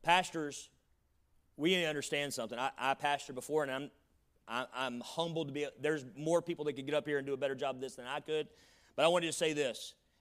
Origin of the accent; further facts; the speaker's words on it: the South, United States; accent: Southern; Now, I'm from the South, and I have a little bit of an accent, I've been told. So that's going to come out when I sing.